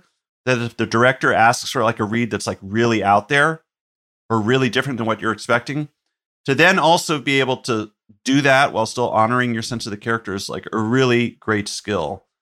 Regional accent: Chapel Hill, North Carolina, United States; born or raised there

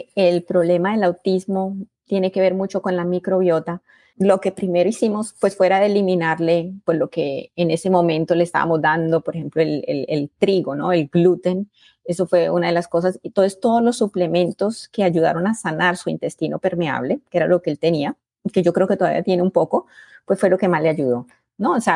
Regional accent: Colombia; now in United States; yo soy de Colombia

